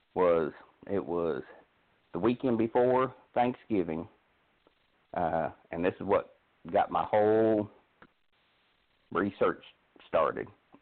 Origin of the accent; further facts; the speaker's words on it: Indiana, United States; accent: southern; I grew up, believe it or not, even with my southern accent, but I grew up in about an hour south of Chicago, was born and raised up there in Indiana, small town